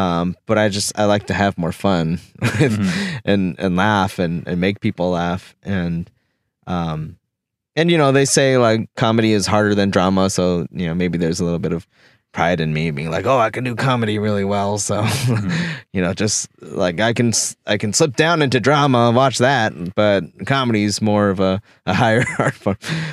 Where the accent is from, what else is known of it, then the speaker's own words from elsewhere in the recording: Portland, Oregon, United States; Being like, growing up in Portland, you know, it's a very white city.